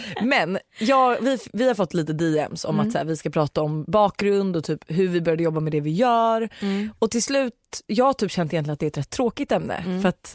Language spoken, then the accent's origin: Swedish; Danderyd, Stockholm County, Sweden; also born or lived in Australia; now in Sollentuna, Sweden; Men jag är uppvuxen i Danderyd. Ja. Bodde en stund i Australien och bor nu i Sollentuna.